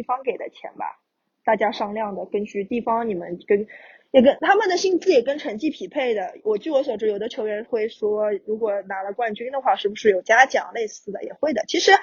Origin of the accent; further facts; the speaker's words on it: Shanghai, China; 像我们上海这边